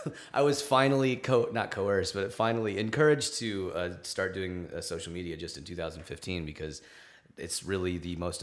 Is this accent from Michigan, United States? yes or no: no; Los Angeles, California, United States; Los Angeles. I was born here.